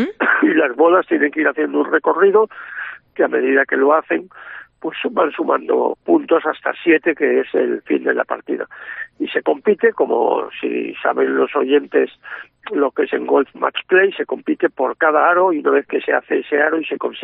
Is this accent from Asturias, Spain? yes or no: yes; Asturias, Spain; now in Madrid, Spain; aunque vivimos en Madrid, somos asturianos, y en Asturias pues se ha jugado de siempre.